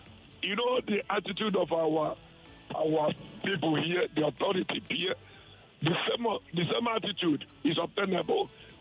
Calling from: Satellite Town, Lagos, Nigeria; I'm calling from Satellite.

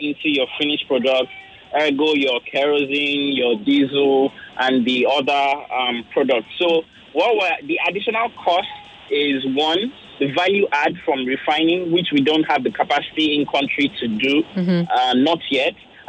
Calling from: Lekki, Lagos, Nigeria; I'm calling from Lekki.

